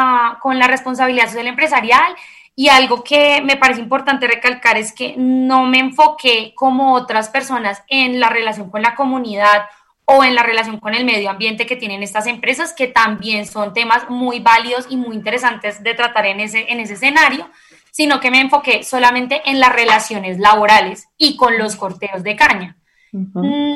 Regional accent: Buga, Valle del Cauca, Colombia; yo soy del Valle del Cauca, de Buga

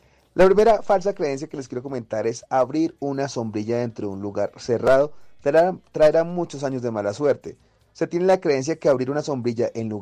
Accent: Bogotá, Bogotá D.C., Colombia; ese paradigma que tenemos los bogotanos para quienes llevamos habitando esta ciudad. Y es que quienes vivimos en esta ciudad durante muchos años, toda la vida

